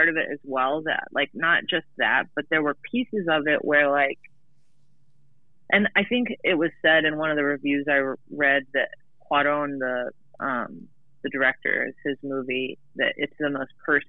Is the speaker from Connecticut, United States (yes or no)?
no; Texas, United States; because I grew up in Texas and took Texas state history.